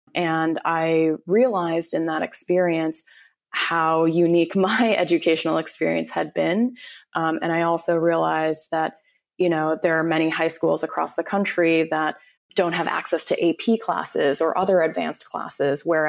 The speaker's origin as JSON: {"language": "English", "region": "Illinois", "country": "United States", "tie": "born or raised there", "lives_now": "San Francisco, United States", "said": "No, so I'm actually from the Chicago suburbs. I grew up there for all of my life up until college. And yeah, that was my childhood, just a Midwest suburban girl, actually."}